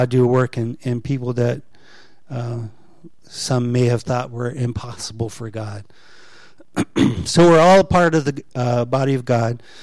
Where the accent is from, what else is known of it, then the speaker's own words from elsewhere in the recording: Florida, United States; I was raised in Florida.